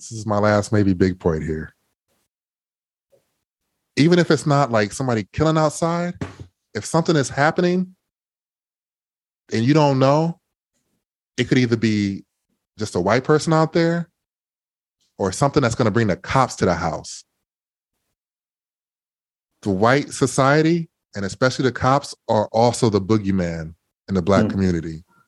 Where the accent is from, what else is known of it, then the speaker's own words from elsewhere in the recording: Midwest, United States; I'm from the Midwest, and there's such a military mindset.